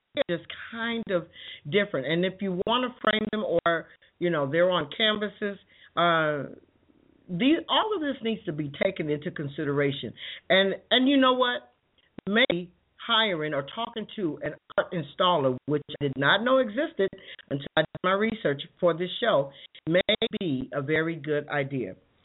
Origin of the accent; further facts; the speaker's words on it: Chicago, Illinois, United States; Oh my goodness, I remember that growing up in Chicago. That we had an apartment that had a draw door.